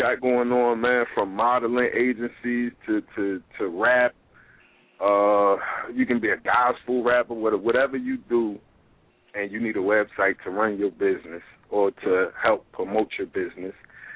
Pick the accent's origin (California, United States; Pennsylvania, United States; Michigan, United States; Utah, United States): Pennsylvania, United States; Philadelphia; but it runs from, like, I'm from Philadelphia. It runs from Philadelphia to Virginia to Atlanta.